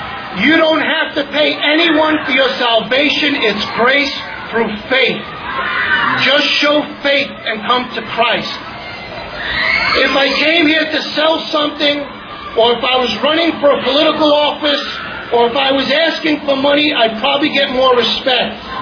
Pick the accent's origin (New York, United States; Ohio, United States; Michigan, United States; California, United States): New York, United States; Coney Island; because I'm from Coney Island.